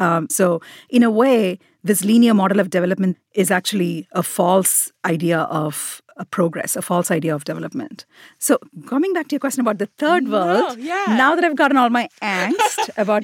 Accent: India; I still feel I am very much Indian. India is the country where I feel most at home, most comfortable.

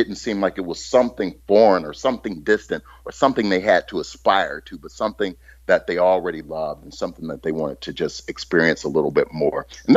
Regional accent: Cleveland, Ohio, United States; And I grew up in Cleveland.

